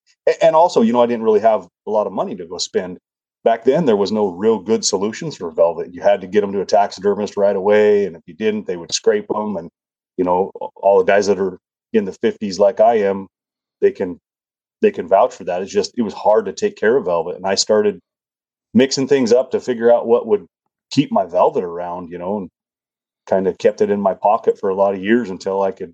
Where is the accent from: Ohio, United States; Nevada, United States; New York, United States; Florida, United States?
Nevada, United States; So I was born and raised in Nevada. Just hunted there all my life.